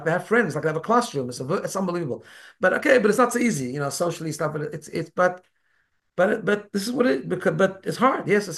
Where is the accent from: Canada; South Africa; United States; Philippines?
South Africa; moved away; I grew up in South Africa and I'd already been away from home for a few years because I was learning in yeshiva.